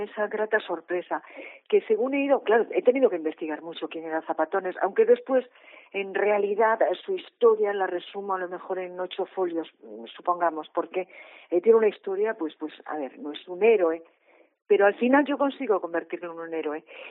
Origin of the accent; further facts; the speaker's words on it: Pontecesures, Galicia, Spain; born there; una librería de Pontecesures, que es mi pueblo donde yo nací, que eso quiero recalcarlo.